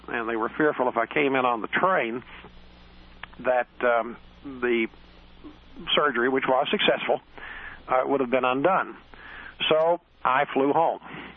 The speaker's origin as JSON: {"language": "English", "town": "Tyler", "region": "Texas", "country": "United States", "tie": "born or raised there", "said": "Born in Tyler, Texas, Smith County, June 2nd, 1941. I grew up in Tyler"}